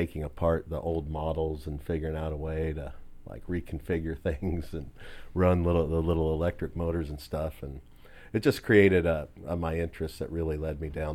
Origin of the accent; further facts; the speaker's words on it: Illinois, United States; I grew up in central Illinois, in a college town where Illinois State is.